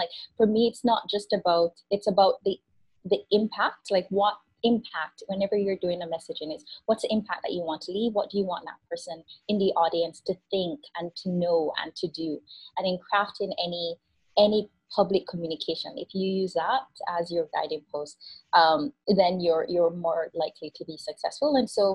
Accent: Spanish Town, Saint Catherine, Jamaica; I grew up in Jamaica. I grew up in Spanish Town, which isn't Negril or Montego Bay, or it's this this community that's unfortunately been associated with a lot of violence.

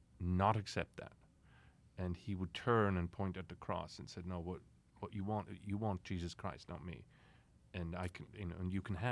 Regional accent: Switzerland; So I'm from Switzerland, and I went into the Swiss military and then found out that I qualified as a Catholic to apply to become a Swiss Guard

